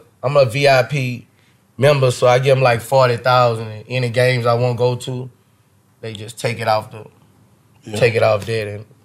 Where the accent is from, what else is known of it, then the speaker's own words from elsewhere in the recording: Louisiana, United States; I'm from Louisiana. Like, if you know me, I'm from Louisiana. Yeah. Everywhere we go, we dance.